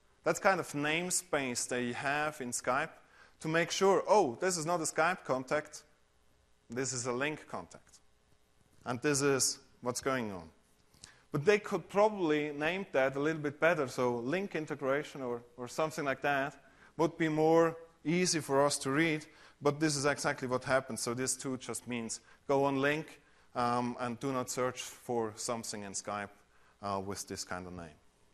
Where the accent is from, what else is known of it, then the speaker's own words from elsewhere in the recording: Switzerland; But as I said, I'm from Switzerland.